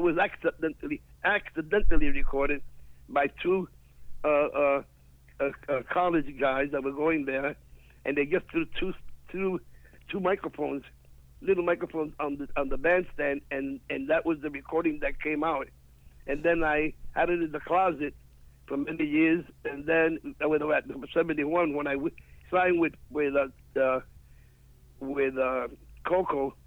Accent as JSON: {"language": "English", "town": "Bronx", "region": "New York", "country": "United States", "tie": "born or raised there", "also_born_or_lived": "Manhattan", "said": "because I was raised in the Bronx. I'm born in Manhattan at 110th Street, 112th Street, and between Madison and Park"}